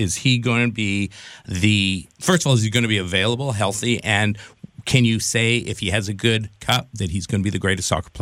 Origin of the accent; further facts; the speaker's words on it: Canada; Canada, I have to ask, being a Canadian, Group B against Italy, Qatar, and Switzerland in Toronto